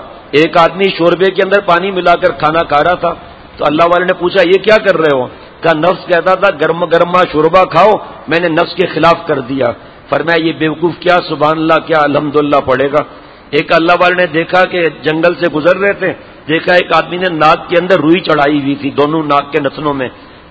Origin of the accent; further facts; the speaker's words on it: Pratapgarh, Uttar Pradesh, India; اگر پرتاپ گڑھ میرا وطن قریب ہوتا تو میں مشورہ دیتا کہ تحصیل کنڈا سے بکرے کا گوشت منگاؤ.